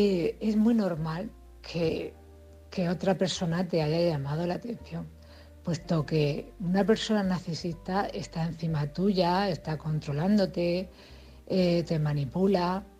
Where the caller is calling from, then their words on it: Cartagena, Region of Murcia, Spain; de Cartagena.